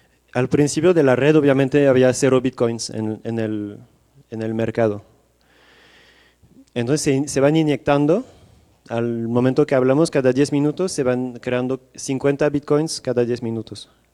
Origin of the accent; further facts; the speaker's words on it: France; now in Mexico; Yo soy de Francia y en mi país para todo, cualquier torta, cualquier chicle, la gente paga con tarjeta de crédito.